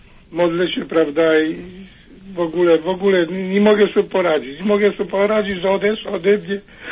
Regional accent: Nowy Sącz, Lesser Poland, Poland; now in Wrocław, Poland; Bo ja pochodzę ze Sącza. A w Wrocławiu ożeniłem się.

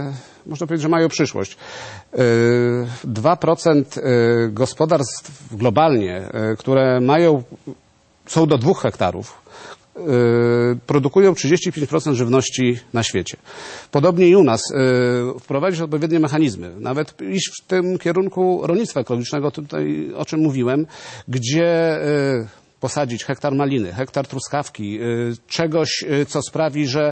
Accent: Poland; Lubelszczyzna, Podkarpacie. Tutaj te regiony Polski, gdzie te gospodarstwa są drobniejsze.

